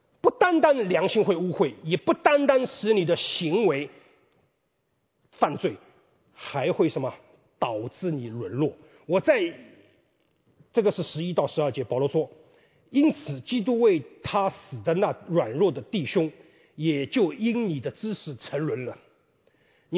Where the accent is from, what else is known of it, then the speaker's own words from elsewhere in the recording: China; 我们中国人叫临时还可以抱一抱嘛